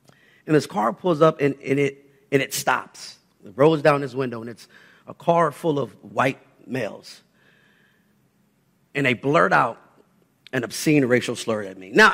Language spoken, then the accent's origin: English; Strongsville, Ohio, United States; my family and I, we grew up in Strongsville, and it was very apparent everywhere we went, the grocery store, the movies, the schools, we were 99.9% of the time the only African-American families that happened to be there.